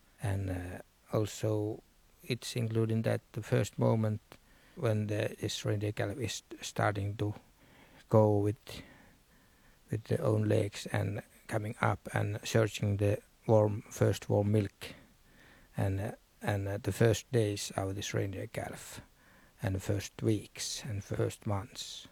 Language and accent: English; Sápmi, Norway; English is a second language; I'm coming from Samiland, northern part of Scandinavia. And I am a Sami musician, joiker.